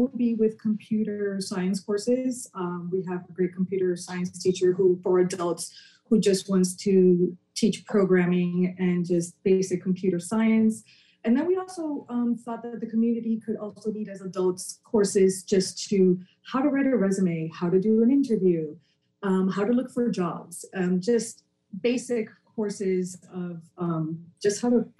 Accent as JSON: {"language": "English", "country": "Puerto Rico", "said": "I'm Caribbean myself. I'm not from the Bahamas. I'm from Puerto Rico, but I had to go through the process as well."}